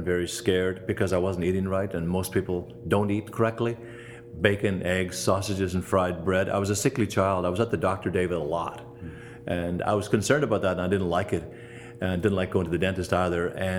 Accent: Ireland; I grew up in Ireland, family of 11, holes in my shoes, but a very strong faith by my great parents.

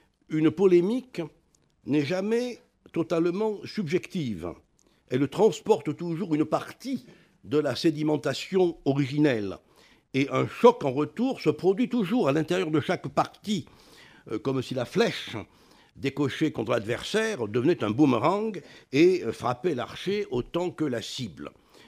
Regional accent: Chamborigaud, Occitanie, France; Ensuite, c'est à Montpellier, et je suis originaire de Chamborigo. Donc, voilà, nous sommes quand même voisins.

